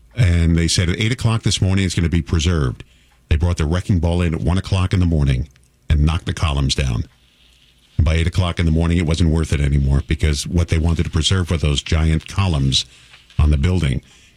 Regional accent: New York City, New York, United States; but in New York City, I grew up in New York, there was the Rivoli Theater

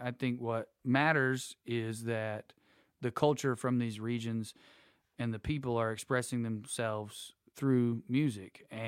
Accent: Tennessee, United States; Well, more specifically, I grew up close to Siderville, where the record shop and … like had a lot of this music going on.

